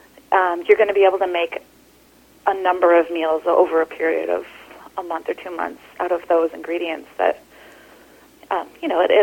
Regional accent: Surrey, British Columbia, Canada; now in Vancouver, Canada; I grew up in Surrey, which is a great Indian food, large, vibrant Indian community

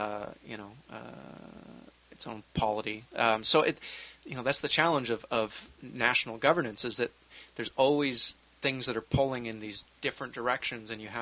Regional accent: Canada; I don't have a provincial identity. I'm a Canadian. I'm a Canadian first, and I always have been.

